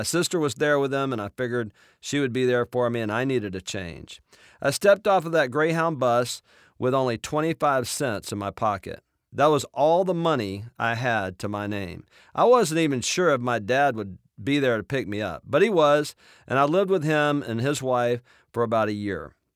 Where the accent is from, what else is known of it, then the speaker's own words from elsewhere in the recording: Mobile, Alabama, United States; I'm originally from L.A., Lower Alabama. I grew up on welfare in Mobile, Alabama, where there were seven kids crammed into a little 600-square-foot shack.